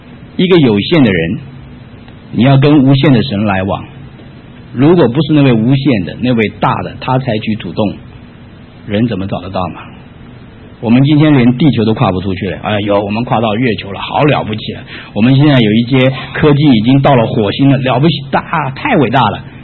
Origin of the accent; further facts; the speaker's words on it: China; 我们中国人喜欢拜祖先